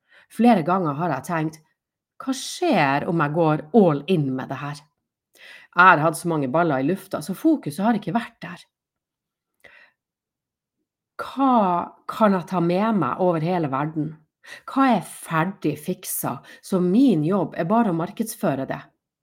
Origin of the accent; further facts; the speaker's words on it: Northern Norway, Norway; fra Nord-Norge og har drevet business i over 13 år.